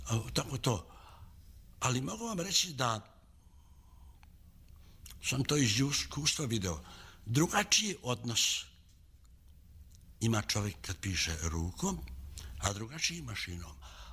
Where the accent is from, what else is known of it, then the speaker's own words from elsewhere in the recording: Morović, Vojvodina, Serbia; vratio se svoje kući u Moroviću Srem